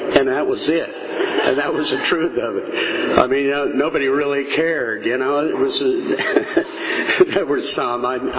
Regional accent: Montebello, California, United States; also born or lived in Pico Rivera / Downey; as I was growing up in the 50s, I grew up in Southern California. It was down by East Los Angeles. It was a place called Montebello and Pico Rivera, Downey, that area.

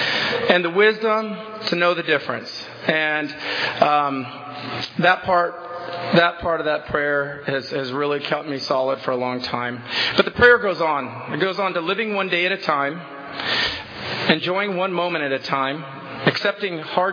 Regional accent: Hawaii, United States; also born or lived in Oregon / Washington; I was born in Hawaii. Aloha. And I was a surfer boy. I lived in Hawaii for many years.

